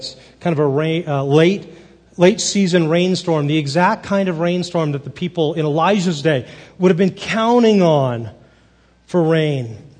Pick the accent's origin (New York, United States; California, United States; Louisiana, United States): California, United States; Carmel Valley; It's interesting because I grew up in Carmel Valley, California.